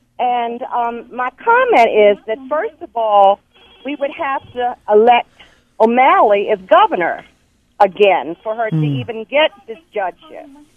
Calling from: Baltimore, Maryland, United States; I'm calling from Baltimore City

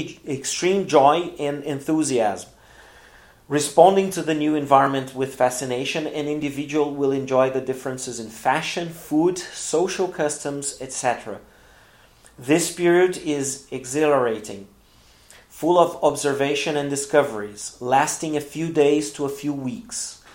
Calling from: Porto Alegre, Rio Grande do Sul, Brazil; English is a second language

